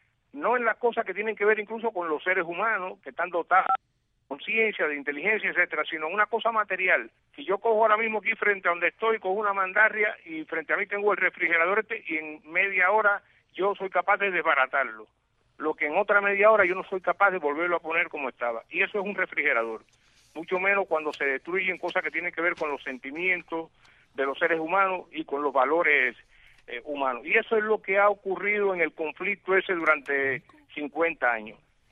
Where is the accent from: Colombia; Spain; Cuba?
Cuba; mi deseo como cubano